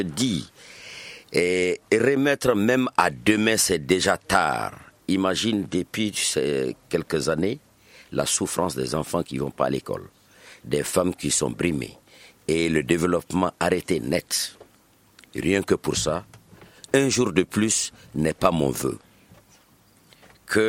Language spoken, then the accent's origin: French; Mali; en tant que Malien tout court